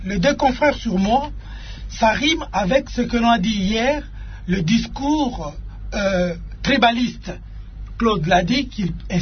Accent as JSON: {"language": "French", "town": "Kikwit", "region": "Kwilu", "country": "DR Congo", "tie": "born or raised there", "said": "Moi, je suis né à Kikwit, grandi à Kikwit. J'ai fait une partie de mes études à Kikwit."}